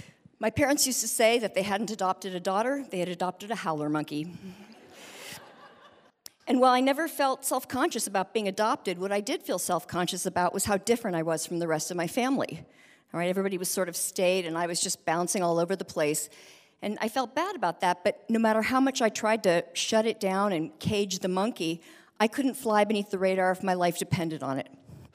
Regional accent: Berkeley, California, United States; born there; I was born in 1959 in Berkeley, California. And I was adopted through a state agency

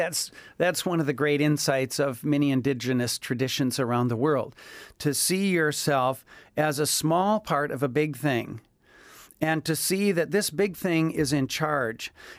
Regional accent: Madison, Wisconsin, United States; Well, I grew up in Wisconsin in a suburb of Madison, so a pretty darn standard way to grow up, and I'm grateful for it. I loved it there, and I still do.

